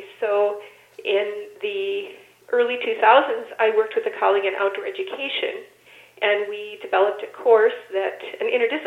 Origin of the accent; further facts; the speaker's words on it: Midwest, United States; When I grew up in the Midwest in the U.S., North was northern Minnesota.